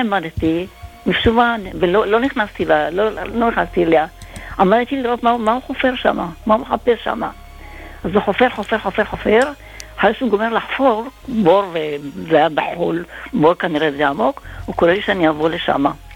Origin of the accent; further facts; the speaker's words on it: Herzliya, Tel Aviv District, Israel; גרתי בהרצליה, וכשהייתי ילדה בת בסביבות 9 משהו כזה